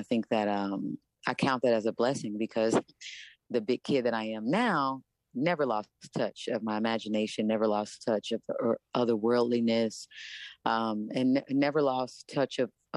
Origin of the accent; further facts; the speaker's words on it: Kansas City, Missouri, United States; the Coterie Theater's Young Playwrights Roundtable in my hometown, Kansas City.